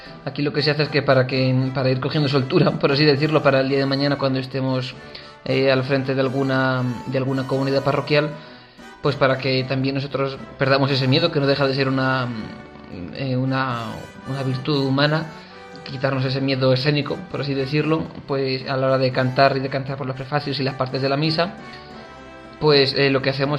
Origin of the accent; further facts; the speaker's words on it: San Clemente, Castilla-La Mancha, Spain; cuando antes de venir al seminario, en mi pueblo, en San Clemente, ya iba a clases de piano.